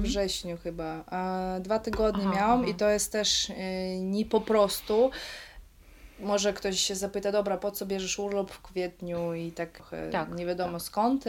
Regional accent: Kaliningrad, Kaliningrad Oblast, Russia; ogólnie jesteśmy z Kaliningradu, to jest ta nasza ekipa z dzieciństwa

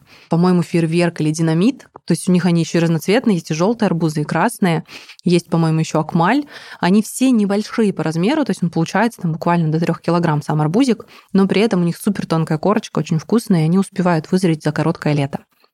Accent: Siberia, Russia; Это тоже можно, но я, видишь, родом из Сибири.

